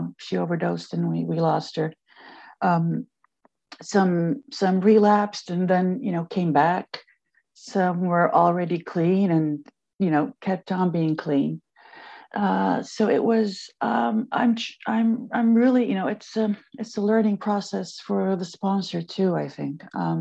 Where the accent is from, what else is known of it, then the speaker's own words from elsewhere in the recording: Turkey; English is a second language; Hi, everyone. Okay … I'm an addict from Turkey. I live in Istanbul.